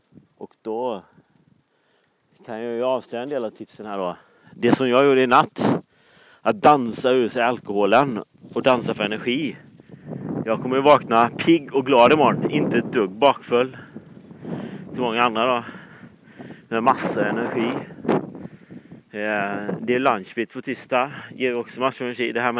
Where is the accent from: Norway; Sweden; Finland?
Sweden; Men jag är ju svensk så jag gör inte det.